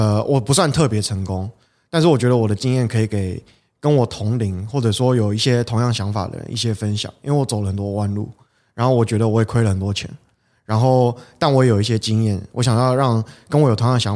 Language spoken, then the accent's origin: Chinese; southern Taiwan, Taiwan; 我们工厂在云林斗六，对，我是南部人